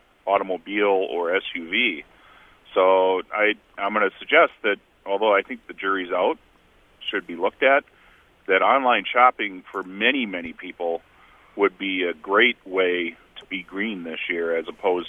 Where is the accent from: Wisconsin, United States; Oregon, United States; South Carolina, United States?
Wisconsin, United States; now in Racine, United States; I live in Racine, but I'm vacationing in my hometown area up here in northern Wisconsin.